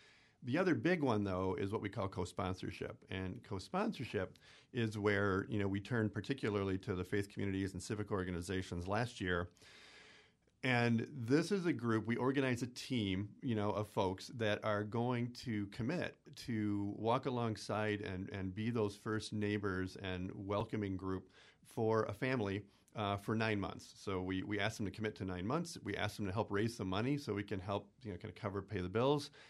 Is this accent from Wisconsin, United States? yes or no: yes; Stevens Point, Wisconsin, United States; we got a few people who grew up in Wausau. I'm from Point. We got a person from Marathon City, big old Marathon. Mm-hmm. You know, we're locals